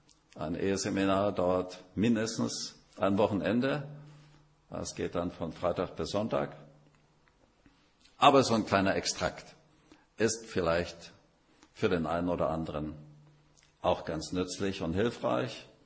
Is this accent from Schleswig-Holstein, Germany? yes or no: no; Markkleeberg, Saxony, Germany; moved away; also born or lived in Sudetenland; ich bin aus Leipzig, Markkleeberg, aufgewachsen, geboren im Sudetenland, mit 1,5 Jahren als kleines Windelkind auf dem Schoß meiner Mutter durchs Erzgebirge gefahren worden.